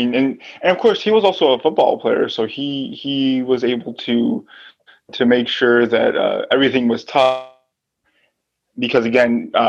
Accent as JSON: {"language": "English", "town": "Chicago", "region": "Illinois", "country": "United States", "said": "from Chicagoland, and we're going to be talking about the Bears, my favorite team."}